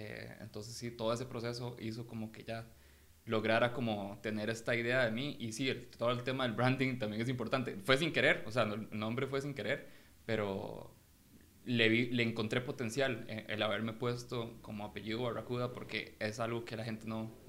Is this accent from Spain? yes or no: no; San Carlos, Alajuela, Costa Rica; Crecí en San Carlos.